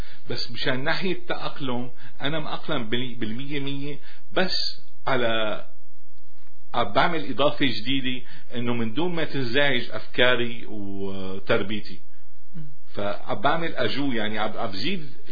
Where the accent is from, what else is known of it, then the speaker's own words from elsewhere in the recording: Syria; moved away; فهيدي اصولنا نحن كسوريين كعرب.